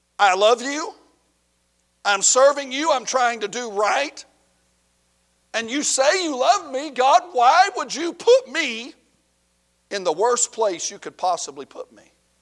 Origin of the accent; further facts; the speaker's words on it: the South, United States; now in Michigan, United States; I do like one thing about Michigan. People drive hard and fast up here. I love it. I'm from the South.